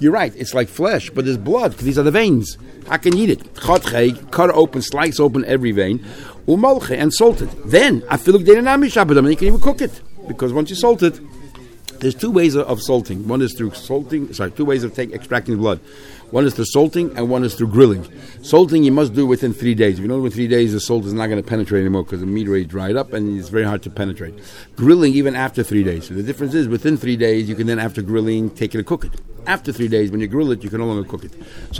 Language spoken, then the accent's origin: English; United States; When I was growing up in America, the livers, everybody had to grill it at home.